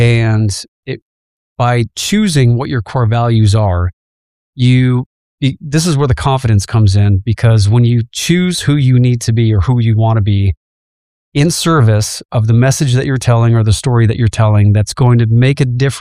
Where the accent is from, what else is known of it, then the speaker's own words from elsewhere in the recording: Chicago, Illinois, United States; I grew up in the South Side of Chicago, so I'm a Midwesterner.